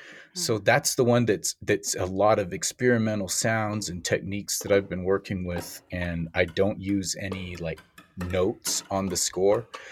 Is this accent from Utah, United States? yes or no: yes; Salt Lake City, Utah, United States; Like even growing up on Sundays in Salt Lake City, Utah, every Sunday they would have like Native American music playing on one of the local radio stations there for like maybe an hour or two.